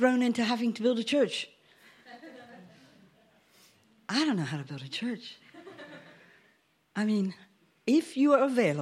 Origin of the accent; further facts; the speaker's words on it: United States; born there; accent: American twang; also born or lived in Thailand; I have a bit of a twang because I am an American born. Married an Englishman.